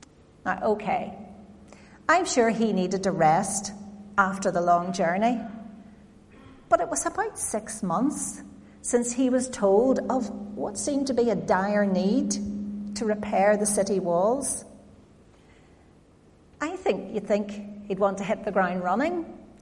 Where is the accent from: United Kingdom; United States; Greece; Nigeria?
United Kingdom; Northern Ireland; Now, I grew up on the Lisburn Road. I was at this church nearly every day, not just for worship, but for guides, for YPF, for tennis, for badminton.